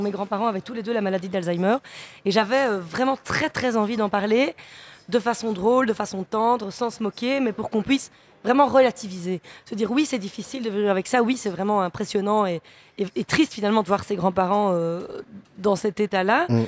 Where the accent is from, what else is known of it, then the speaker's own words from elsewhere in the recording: Liège, Wallonia, Belgium; on est c'est trois Liégeois, donc moi je suis belge d'origine liégeoise.